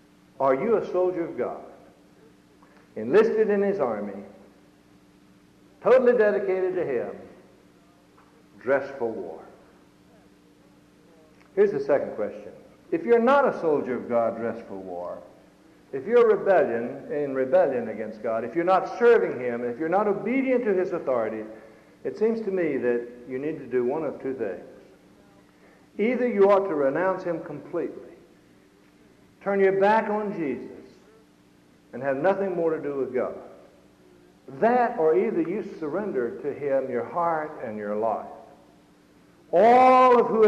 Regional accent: Southern United States, United States; As a Southerner, I have to look back and say, boy, was he right.

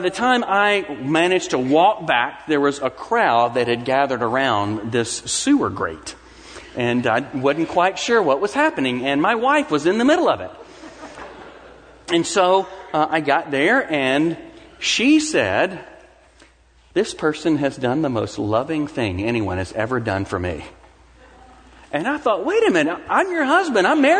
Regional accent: Mississippi, United States; I'm from Mississippi, and I still say this is spectacular fried chicken at Hodak's.

